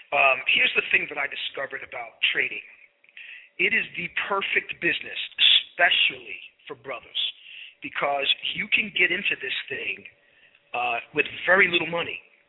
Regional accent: New York, United States; I grew up in New York, right around Mosque Number 7, and I kept a keen eye on what brothers in the nation are doing

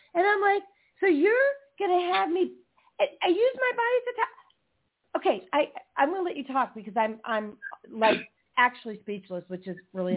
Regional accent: Barrington, Illinois, United States; and I grew up in Barrington, Illinois, and my father had these mulberry trees, right, planted in front.

